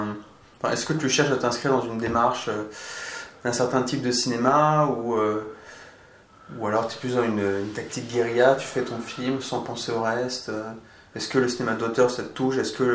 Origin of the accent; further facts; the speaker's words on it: France; c'est pas quelque chose qui a marqué en fait mon enfance en tant que j'ai grandi en France, et j'étais un peu trop jeune